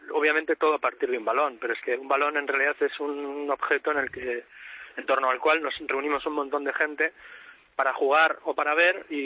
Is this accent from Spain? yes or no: yes; Bilbao, Basque Country, Spain; como ya sabes que somos de Bilbao